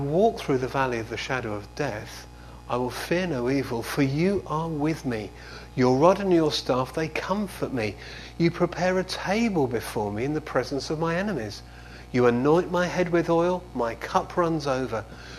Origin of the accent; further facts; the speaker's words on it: England, United Kingdom; as an English person, I like certain sorts of music that help me worship.